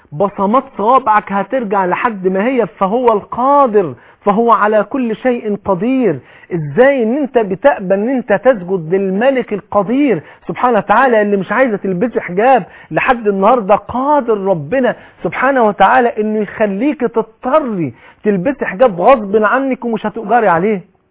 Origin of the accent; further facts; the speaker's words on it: Egypt; عجب الذنب اللي هي بيسموها عندنا في مصر العصعص